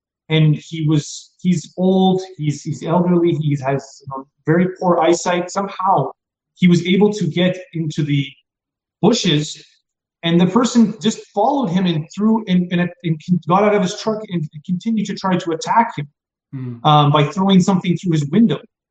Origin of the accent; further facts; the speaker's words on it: Saskatoon, Saskatchewan, Canada; in Saskatoon, my hometown, where I still am, you know, situated